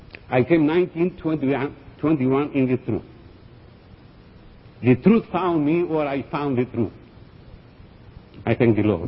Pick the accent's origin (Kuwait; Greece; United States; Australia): Greece; English is a second language; I am from Greece. But, you know, though I born in Greece, I'm from Missouri.